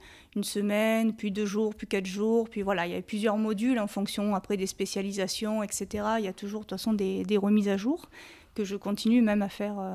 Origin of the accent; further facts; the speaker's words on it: Provence-Alpes-Côte d'Azur, France; Je suis native des Alpes de Haute-Provence. J'ai toujours habité là.